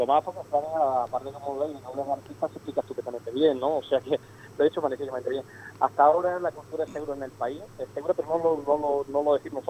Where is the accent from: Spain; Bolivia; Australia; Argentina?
Spain; Andújar, Andalusia; yo no soy de Córdoba, soy de Andújar, Jaén, pero adoro Priego de Córdoba